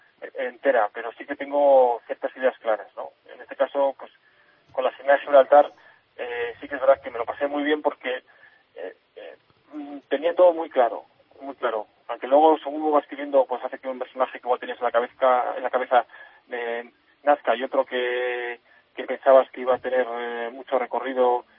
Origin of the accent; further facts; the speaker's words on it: Burgos, Castile and León, Spain; porque yo soy de Burgos, con lo cual solo puede darme envidia